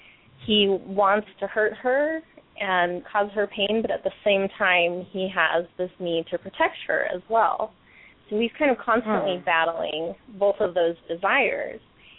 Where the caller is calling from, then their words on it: Farmington, New Mexico, United States; I am in New Mexico. Okay. Right there in the Four Corners in a fairly small little town called Farmington.